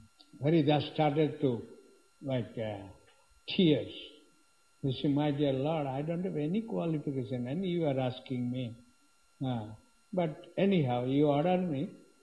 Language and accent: English; India; And not Indian, I'm also Indian.